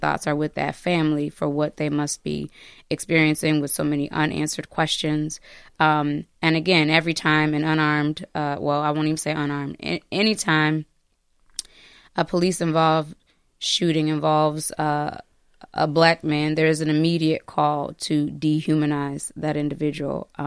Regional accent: Davenport, Iowa, United States; So I'm not from the Twin Cities. I'm from the Quad Cities in Iowa. And I say that because I'm from Davenport, Iowa, and it's right across the river from Rock Island, Illinois, very similar to Minneapolis and St. Paul.

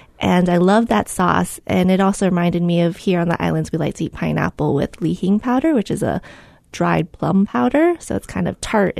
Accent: California, United States; I remember that growing up, actually, when I grew up in the Bay Area.

